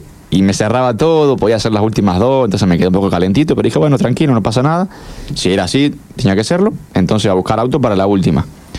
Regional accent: Marcos Juárez, Córdoba, Argentina; yo vengo de Marco Juárez, la zona del agro.

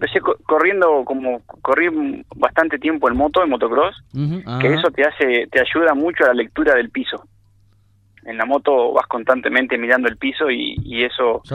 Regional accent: La Pampa, Argentina; nosotros que somos de La Pampa

